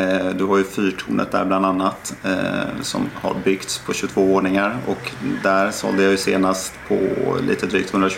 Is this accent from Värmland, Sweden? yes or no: yes; Värmland, Sweden; Som jag sa innan, jag är från Värmland.